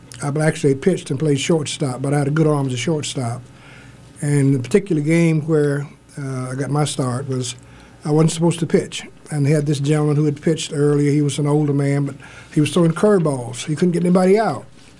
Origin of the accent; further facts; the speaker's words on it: Alabama, United States; And we had guys who had played baseball in my hometown. By the way, I'm from Alabama